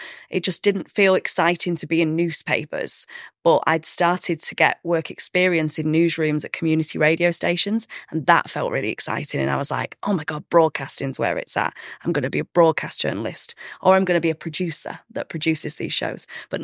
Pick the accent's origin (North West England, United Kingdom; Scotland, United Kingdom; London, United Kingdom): North West England, United Kingdom; Ashton-under-Lyne; Manchester. So Ashton-under-Lyne is where I was born, in sort of like East Manchester.